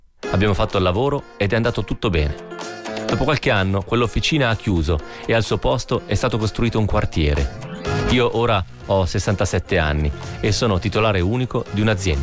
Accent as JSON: {"language": "Italian", "town": "Vigonza", "region": "Veneto", "country": "Italy", "said": "in una piccola azienda di Vigonza, il mio paese"}